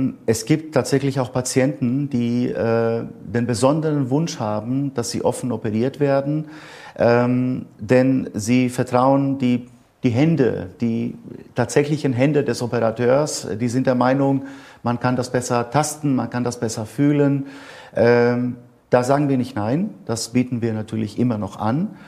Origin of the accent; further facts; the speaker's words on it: Bad Wildungen, Hesse, Germany; in der Region, woher ich komme, aus Bad Wildungen, das ist ja traditionell ein Kurort, ein urologischer Reha-Ort